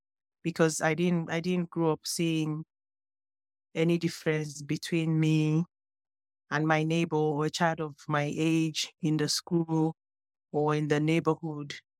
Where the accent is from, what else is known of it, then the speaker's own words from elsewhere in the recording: Lagos, Nigeria; And I grew up in Lagos in Nigeria, and I grew up in the midst of Muslims.